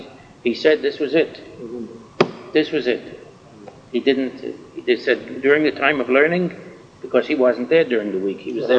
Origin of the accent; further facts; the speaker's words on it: Brooklyn, New York, United States; born there; I was born in Brooklyn. I was born in the Bushwick section.